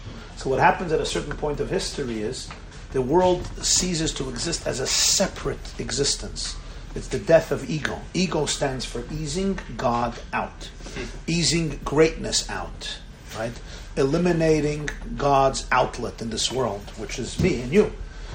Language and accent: English; Brooklyn, New York, United States; I grew up in the Crown Heights section of Brooklyn, at the feet of the Lubavitcher Rebbe, of blessed memory.